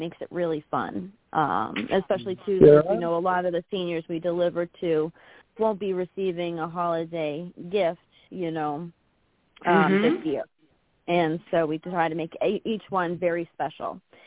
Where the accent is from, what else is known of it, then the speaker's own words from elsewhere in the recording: Harwich, Massachusetts, United States; also born or lived in South; I said I grew up here. I was born here on the Cape. Grew up here, and then I moved down south for a few years, and then I moved back up here and have been back up here for about 9 years.